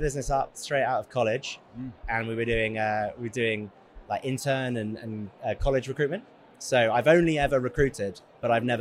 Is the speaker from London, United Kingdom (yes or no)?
yes; London, United Kingdom; I'm from London.